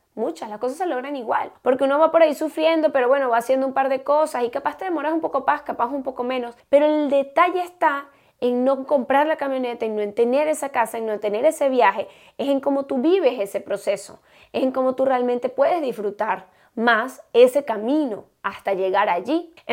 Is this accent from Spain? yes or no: no; Venezuela; now in United States; yo soy de Venezuela. Y en Venezuela era como que, wow, una 4Runner, entonces yo quería una 4Runner. Y cuando llegué a Estados Unidos nos dimos cuenta que además había un montón de opciones de camioneta.